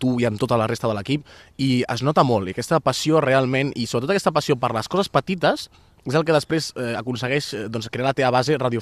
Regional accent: Aragon, Spain; now in Barcelona, Spain; el meu poble és a Osca, està molt lluny, i vaig tornar aquí a Barcelona i vaig dir, ostres, necessito fer ràdio

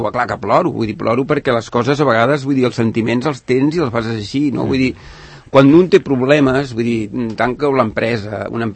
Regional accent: Sant Cugat del Vallès, Catalonia, Spain; aquí a Sant Cugat, vull dir, sóc un santcugatenc que tothom em diu, ai, pensava que també hi has anat, jo mai m'he anat de Sant Cugat.

